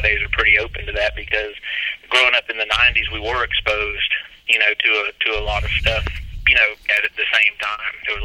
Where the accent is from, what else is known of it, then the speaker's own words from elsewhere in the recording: Columbus, Georgia, United States; Well, originally from Columbus, Georgia, which is nowhere. There's nothing here.